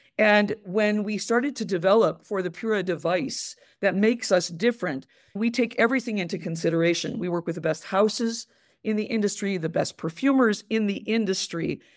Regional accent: New York, United States; I'm a New Yorker, and I worked 25 years at IFF in fine fragrance

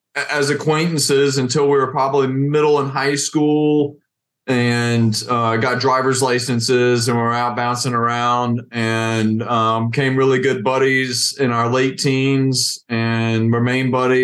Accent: Harrisonburg, Virginia, United States; also born or lived in Wilson, North Carolina; I was not born in the Shenandoah Valley. My parents had spent most of their childhood in Harrisonburg, moved away. I was born in Wilson, North Carolina, and my family relocated to Harrisonburg in 1987.

